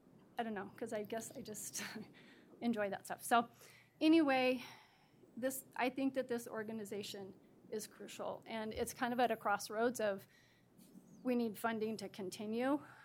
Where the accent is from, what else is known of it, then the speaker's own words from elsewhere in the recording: Caldwell, Idaho, United States; I grew up in Caldwell, haven't ventured too far. So raised my kids in CUNA for 20 years, and then we moved to Melba, bought property out there, and then that was in 20. We bought in 18 and then moved out there in 20.